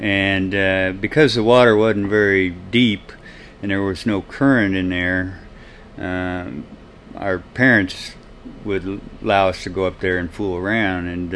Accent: Hannibal, Missouri, United States; also born or lived in Owatonna, Minnesota; Well, I was born in Minnesota, in a town of Owatonna, that's just south of the Twin Cities. My dad worked for a publishing company, and he got transferred when I was real young, about 2 years old, to Hannibal, Missouri

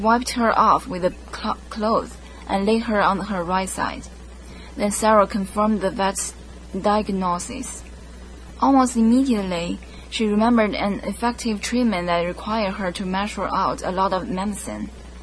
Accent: Taiyuan, Shanxi, China; English is a second language; now in United States; I was born in China, Shanxi, China. My hometown is Taiyuan. It's the capital of Shanxi.

